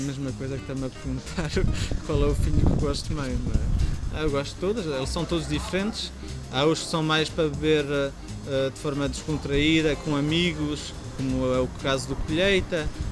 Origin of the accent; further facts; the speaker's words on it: Paris, Île-de-France, France; eu nasci em Paris, cresci em Paris e vinha sempre no verão de férias para ali, que era ali que tinha minhas avós, meus primos